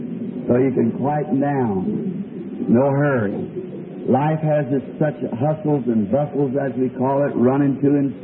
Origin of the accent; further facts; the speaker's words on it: Ireland; I was there as an Irishman.